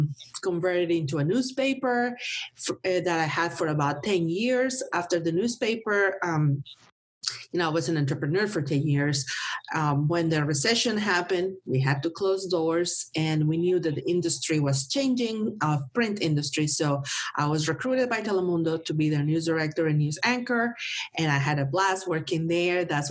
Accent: northern Mexico, Mexico; now in United States; I was born and raised in Mexico, in the north part of Mexico, and with a lot of influence from the U.S., meaning music, products, and, you know, the whole culture from the U.S.

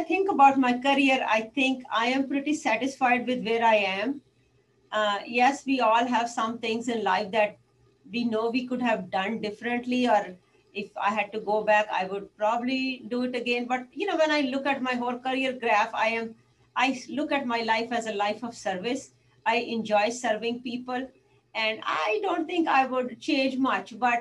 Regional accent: India; You know, I grew up in India, and a small town India

